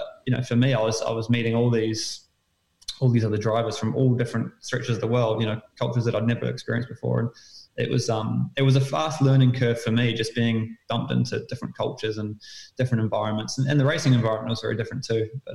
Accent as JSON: {"language": "English", "country": "New Zealand", "said": "But being a New Zealander, like, I'll never forget being at school and having the option to learn another language"}